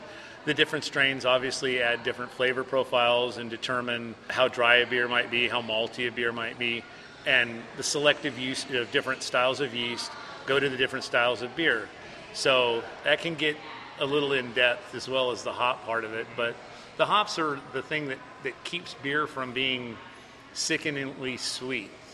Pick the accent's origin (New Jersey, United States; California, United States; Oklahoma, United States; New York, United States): California, United States; Slough House; Yeah, I'm from Slough House. I grew up a few miles from there, and I lived there up until we started this project.